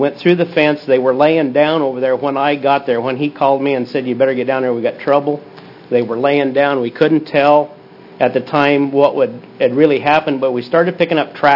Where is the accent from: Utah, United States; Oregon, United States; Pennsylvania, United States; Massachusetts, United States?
Oregon, United States; I'm from Baker County, and you can pass that around.